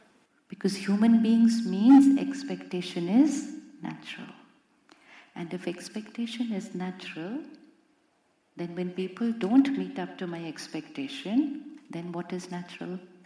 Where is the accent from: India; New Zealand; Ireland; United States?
India; And you know what? I came all the way from India to meet you.